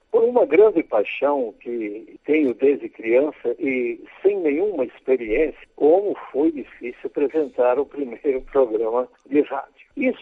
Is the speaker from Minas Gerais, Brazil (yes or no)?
no; Santa Teresa, Espírito Santo, Brazil; naquele ano de 1956, com 7 anos ainda incompletos, já passava pela minha cabeça vontade de instalar uma emissora de rádio na cidade de Santa Teresa, minha terra natal.